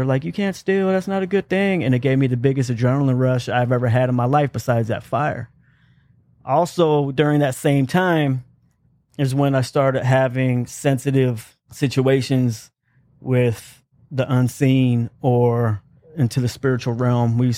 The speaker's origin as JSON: {"language": "English", "region": "Virginia", "country": "United States", "tie": "born or raised there", "also_born_or_lived": "Phoenix, United States / Europe", "said": "My father was in the Air Force, and we moved to Virginia, Langley, down in southern region of Virginia. Went to Europe in the early 80s for 4 years"}